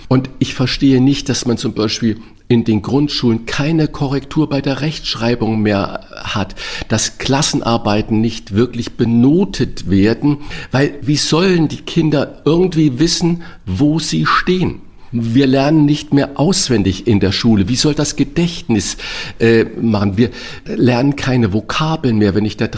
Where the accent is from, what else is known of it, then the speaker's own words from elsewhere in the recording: St. Ingbert, Saarland, Germany; Das heißt, was ist in kleinem St. Ingbert, wo ich herkomme, im Saarland?